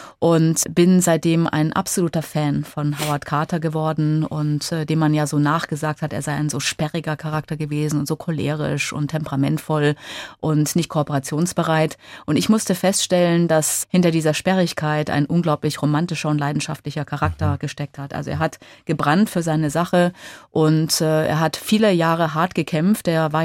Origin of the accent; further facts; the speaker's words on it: Germany; also born or lived in Egypt; Aber letztendlich fand ich doch auch, dass ich nach Deutschland, meine Heimat, wieder zurückgehen sollte, um dort nicht zu stranden.